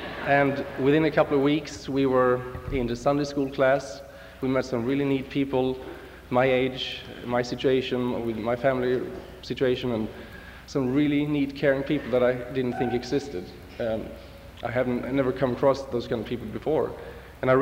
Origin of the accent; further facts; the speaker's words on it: Sweden; English is a second language; you can probably tell that I'm not from San Antonio. I'm not even from Texas, actually. I'm from one of the satellite states that we call Sweden.